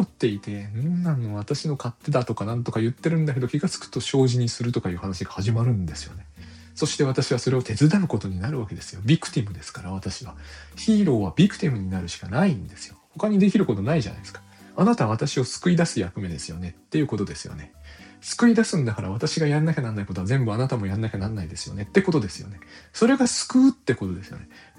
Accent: Saitama, Japan; まあ私東京人ではないですけど埼玉県人ですけど

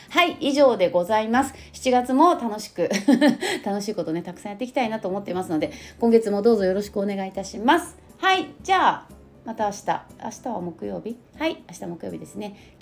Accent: Kanto, Japan; だって私関東の人だから

